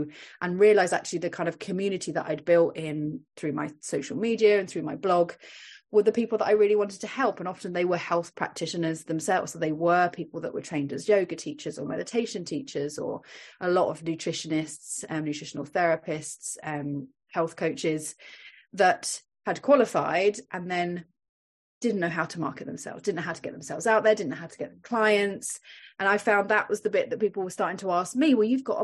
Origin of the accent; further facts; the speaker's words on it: United Kingdom; moved away as an adult; now in Dublin, Ireland; so gave up trying to get him to come to the UK and came to live here, and very, very happy and have no intention of going back to the UK anymore.